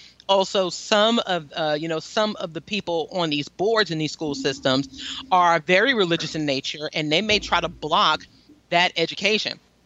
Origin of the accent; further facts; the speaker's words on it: New York, United States; I was born, I'm from New York, and I'm a product of the public school system.